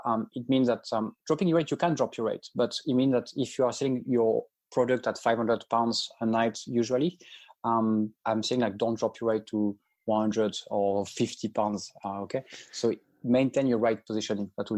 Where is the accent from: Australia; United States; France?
France; accent: French; English is a second language; I'm French, as you have recognized in my accent, most probably.